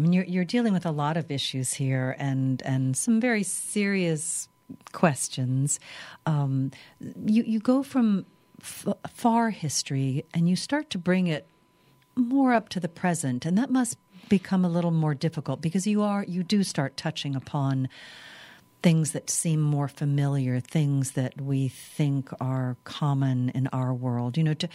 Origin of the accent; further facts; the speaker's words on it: Louisiana, United States; Because we're from Louisiana, we talk about Napoleon in a variety of ways.